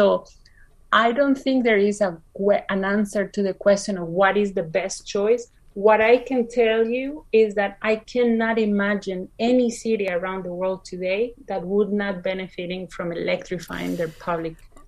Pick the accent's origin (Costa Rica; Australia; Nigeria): Costa Rica; English is a second language; also born or lived in United States; now in Europe; I actually, because I am from Costa Rica, from Latin America, and because I live in Europe and I lived in the US, I have a kind of triangle in my head